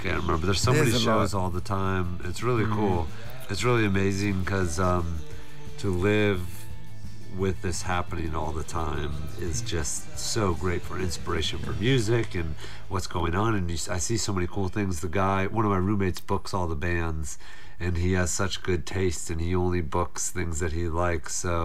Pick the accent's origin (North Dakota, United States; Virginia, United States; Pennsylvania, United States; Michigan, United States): Virginia, United States; Living, growing up in Virginia, you know, we lived in, or at least I lived in a town